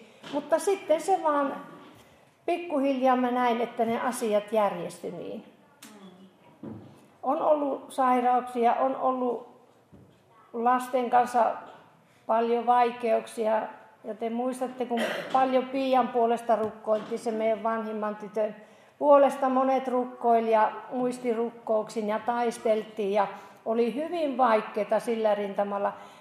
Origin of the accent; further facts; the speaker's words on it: Outokumpu, North Karelia, Finland; now in Pietarsaari, Finland; Minun kotipaikka, semmoinen vanha pieni mökki, niin me on siellä sitten oltu monta kuukautta aina kesällä Outokummussa.